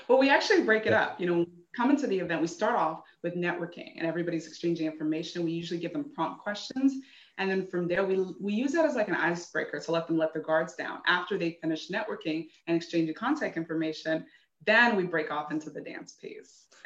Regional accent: California, United States; And when I moved here, so I'm from California

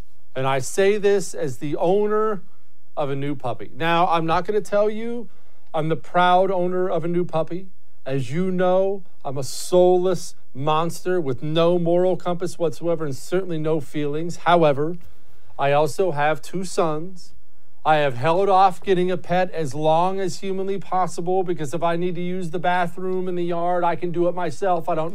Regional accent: Montana, United States; Mainly, I grew up in Montana.

